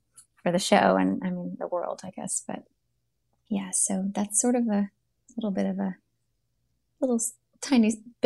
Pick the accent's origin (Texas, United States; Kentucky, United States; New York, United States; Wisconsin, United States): Kentucky, United States; Louisville; I'm from Louisville originally. I wrote on the crew team in college.